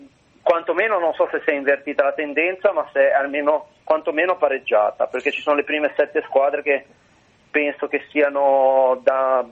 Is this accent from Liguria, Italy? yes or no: yes; Sestri Levante, Liguria, Italy; now in Chiavari, Italy; Sì, in realtà sono di Sesti Levante, però adesso abito a Chiavari e comunque sono vicino a Genova, all'ospedale.